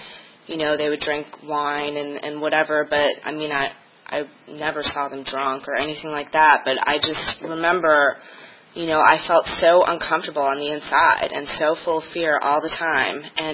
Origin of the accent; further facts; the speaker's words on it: Washington, District of Columbia, United States; And, you know, I grew up in Washington, D.C.